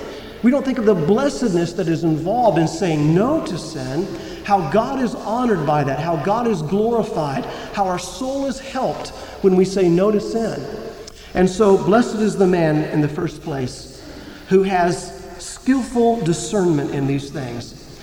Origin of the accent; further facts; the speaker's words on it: Florida, United States; And I was born and raised in Florida, and so were my parents.